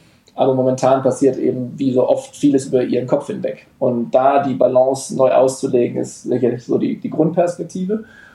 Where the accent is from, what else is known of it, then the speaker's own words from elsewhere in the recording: Bamberg, Bavaria, Germany; Also ich komme ursprünglich aus Bamberg. Und habe dort so im Jugendbereich ganz ordentlich Basketball gespielt.